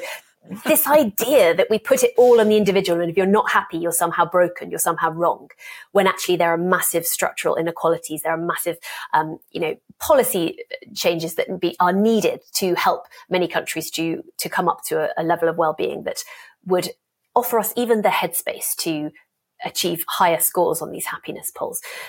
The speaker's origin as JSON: {"language": "English", "country": "United Kingdom", "lives_now": "Denmark", "said": "I am still British. I'm not going to live in Denmark forever"}